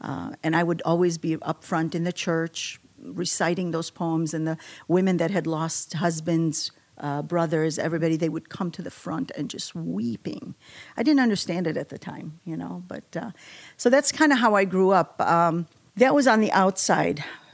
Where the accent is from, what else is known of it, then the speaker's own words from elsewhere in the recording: Iraq; Obviously, the land's religion is Islam. But we were Christians, and we had the freedom to go to our church.